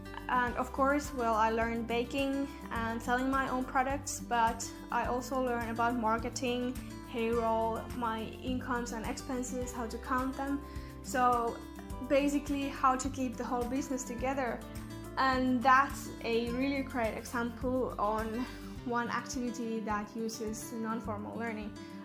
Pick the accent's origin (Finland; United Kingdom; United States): Finland; I'm from Finland, so I'm a member of 4-H Finland.